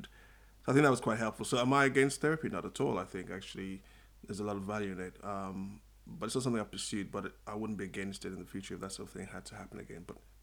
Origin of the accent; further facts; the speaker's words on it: Sierra Leone; I grew up partly in Sierra Leone and partly here.